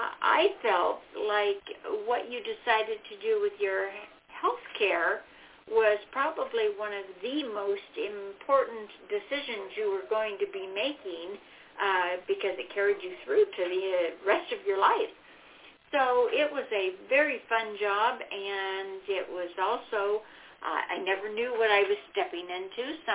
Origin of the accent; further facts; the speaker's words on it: Pacific Northwest, United States; moved away as an adult; I grew up in the Pacific Northwest and started my working years as a 911 dispatcher